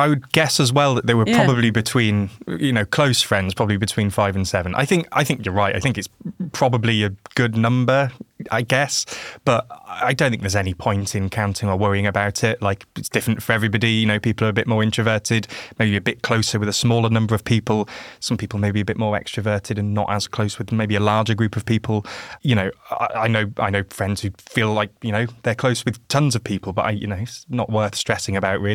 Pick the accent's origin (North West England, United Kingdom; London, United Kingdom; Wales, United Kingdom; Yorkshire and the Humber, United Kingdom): Yorkshire and the Humber, United Kingdom; because I'm from Yorkshire, so I've got friends from Yorkshire, I've got friends from uni in Nottingham, friends from here.